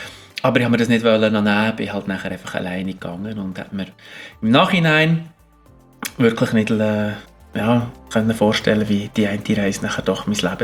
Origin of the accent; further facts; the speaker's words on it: Bern, Switzerland; Obwohl ich zwar in Bern lange daheim war, und als Berner, ja.